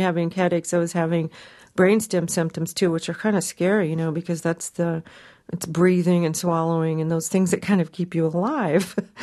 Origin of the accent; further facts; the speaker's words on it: New York, United States; as a songwriter, as a New Yorker, as someone who's been a performer for 30-something years